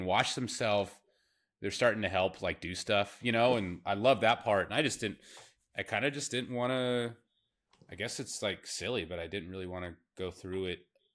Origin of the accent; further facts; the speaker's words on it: Arizona, United States; now in Las Vegas, United States; I'm in Las Vegas. I grew up in Arizona.